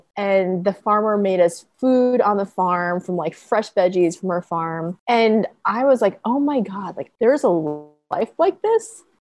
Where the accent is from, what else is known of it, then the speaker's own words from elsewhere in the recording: New York, United States; I grew up on Long Island. I went to malls all the time.